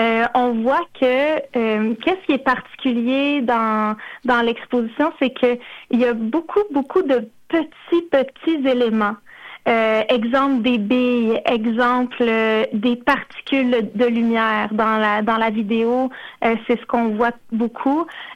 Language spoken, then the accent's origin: French; Longueuil, Quebec, Canada; j'ai grandi à Longueuil. Je suis issue de la Première Nation Wolastoqiyik Ouassibegook. Et je suis également québécoise.